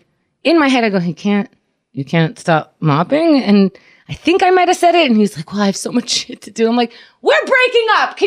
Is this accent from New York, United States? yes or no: yes; Queens, New York, United States; And you know, we grew up in Queens.